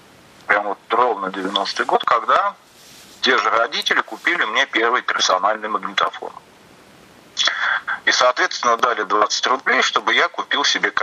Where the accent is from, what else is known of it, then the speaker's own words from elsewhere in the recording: Tolyatti, Samara Oblast, Russia; Это уроженец моего родного города Тольятти.